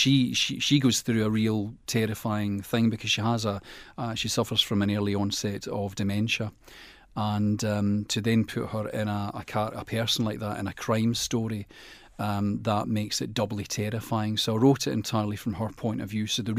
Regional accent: Dumbarton, Scotland, United Kingdom; I grew up in Dumbarton, so a lot of Hobbs Bray is based on childhood country walks. You know, I grew up in an area of Dumbarton called Bellsmire

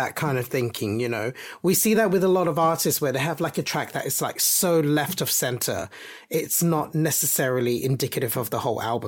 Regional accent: Australia; Because obviously, you know, I grew up in Australia, you were here in the UK.

